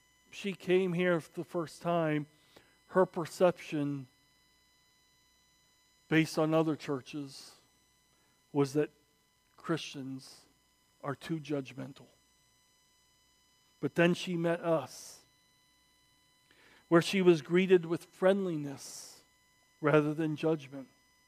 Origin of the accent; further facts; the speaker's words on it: Indiana, United States; also born or lived in Arkansas; I was born in Arkansas and raised in Indiana.